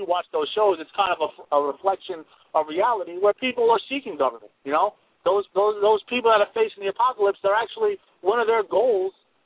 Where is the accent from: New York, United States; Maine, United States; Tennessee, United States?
New York, United States; I'm from New York, and I've heard people talk about Bloomberg for years, how they hate him.